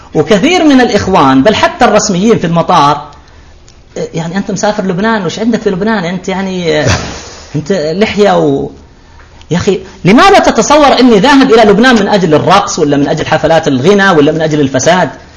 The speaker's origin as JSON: {"language": "Arabic", "country": "Saudi Arabia", "said": "وجيزان مدينة عزيزة عندنا في السعودية"}